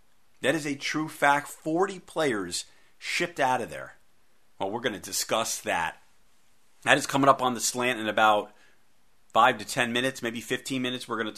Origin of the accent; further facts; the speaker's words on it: East Coast, United States; Even though I grew up on the East Coast, watched a lot of Blazers